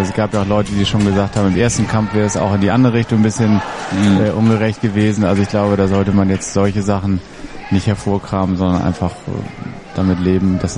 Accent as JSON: {"language": "German", "region": "Hamburg", "country": "Germany", "said": "Ich bin ja selber Hamburger"}